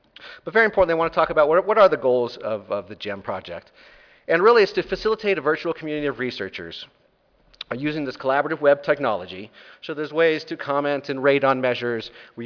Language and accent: English; Denver, Colorado, United States; I'll just begin by giving a little shout out to Denver, my hometown.